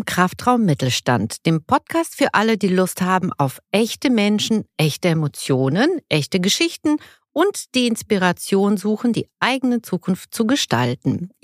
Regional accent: North Rhine-Westphalia, Germany; aus meiner alten Heimat, aus dem Siegerland

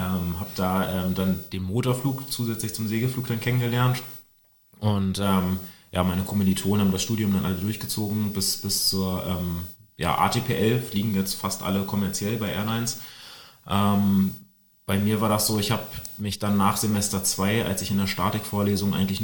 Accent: Celle, Lower Saxony, Germany; born or raised there

